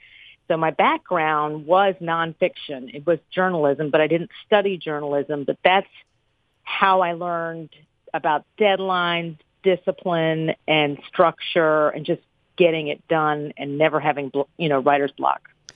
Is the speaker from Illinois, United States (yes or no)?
yes; Illinois, United States; also born or lived in Newton, Mississippi / New York; I was born in Newton, Mississippi. And as I said before, it's a town between Chunky and So-So. And we moved up to Illinois near Chicago. And then from there, I went to college, and then I went to New York.